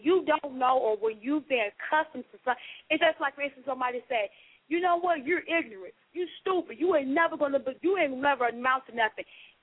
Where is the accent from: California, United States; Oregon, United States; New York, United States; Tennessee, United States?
Tennessee, United States; Nutbush; I'm from Tennessee. I'm from Nutbush, Tennessee. It'll be the old town by Big as Your Hand.